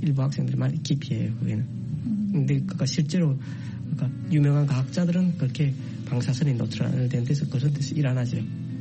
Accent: North Korea; moved away; 북한에서 왔다는 걸 숨기기 위해서

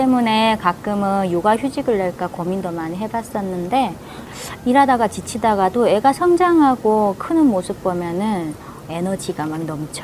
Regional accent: North Korea; now in South Korea; 예전에 처음 왔을 때는 사실 자신감이 좀 많이 부족했으니까 북한에서 왔다는 걸 좀 많이 숨겼던 것 같아요.

